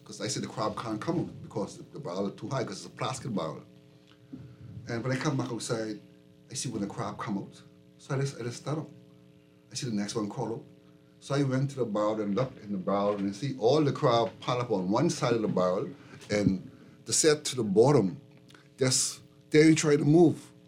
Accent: Andros, Bahamas; I'm from Andros.

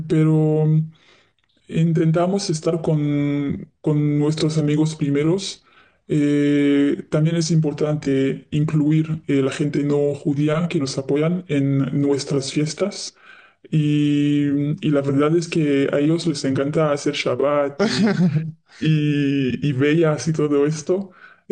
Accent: Paris, Île-de-France, France; now in Madrid, Spain; De París.

